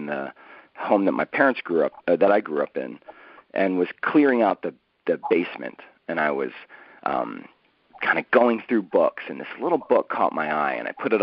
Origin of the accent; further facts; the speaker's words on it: East Coast, United States; I grew up on the East Coast, and everything seemed totally, quote-unquote, normal.